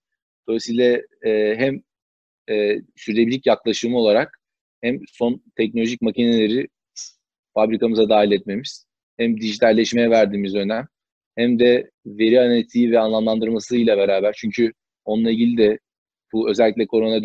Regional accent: Denizli, Turkey; Denizliyim ama eğitim hayatım hep Denizli dışında geçti.

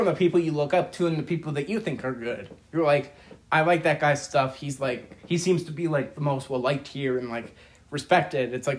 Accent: Wall Township, New Jersey, United States; now in Ocean, United States; Well, I'm from Wall Township. I live in Ocean now

